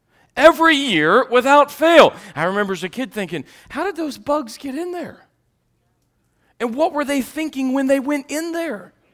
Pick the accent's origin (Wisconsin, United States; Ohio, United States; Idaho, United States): Ohio, United States; I grew up in Ohio, and every winter, we would go around and we would put plastic on the windows.